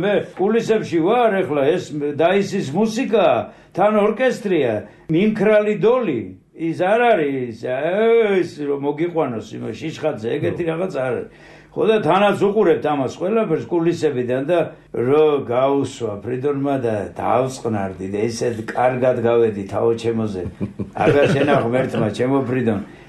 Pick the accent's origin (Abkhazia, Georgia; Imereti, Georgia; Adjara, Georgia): Adjara, Georgia; Batumi; moved away; მე ბათუმელი კაცი ვარ, იქიდან წამოვედი და აჭარულის მეტი რა მინახია.